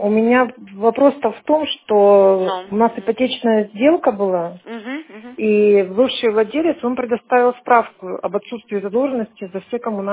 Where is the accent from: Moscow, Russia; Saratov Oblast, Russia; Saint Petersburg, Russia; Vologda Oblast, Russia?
Vologda Oblast, Russia; Cherepovets; Мы сами из Череповец, Вологодская область.